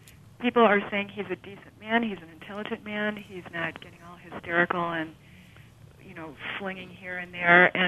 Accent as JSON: {"language": "English", "region": "Ohio", "country": "United States", "tie": "born or raised there", "said": "I grew up outside of Cleveland. All of my family is pretty much still in the area"}